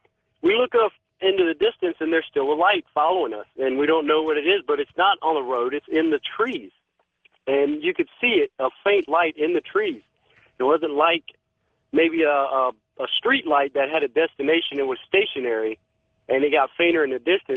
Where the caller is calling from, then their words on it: Augusta, Georgia, United States; I'm calling from Augusta, Georgia.